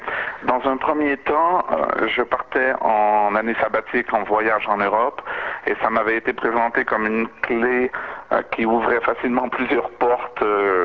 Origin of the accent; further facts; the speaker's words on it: Canada; Disons qu'en tant que Canadien, j'ai eu l'occasion de faire de l'anglais à l'école, donc 7 ans d'anglais à l'école secondaire, et je parlais l'anglais comme une vache espagnole